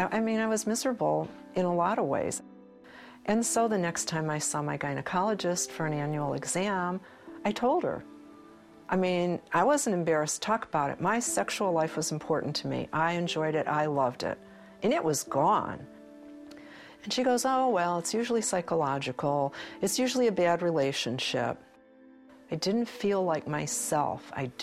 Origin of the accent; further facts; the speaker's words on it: Cleveland, Ohio, United States; I'm from Cleveland, Ohio. Today I'm 66, but I don't feel like I'm 66.